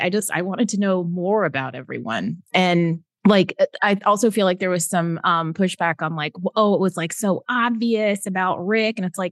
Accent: the South, United States; I don't know if it's because like I'm from the South and like I have met her.

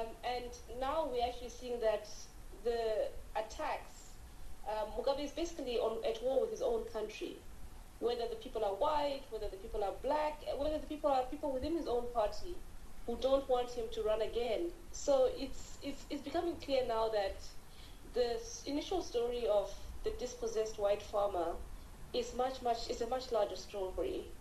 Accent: Kitwe, Copperbelt, Zambia; born there; also born or lived in Zimbabwe; I was born in Zambia in the early 70s when Zimbabwe was still called Rhodesia, and my dad worked in the Copperbelt province in a town called Kitwe. So that's where I was born

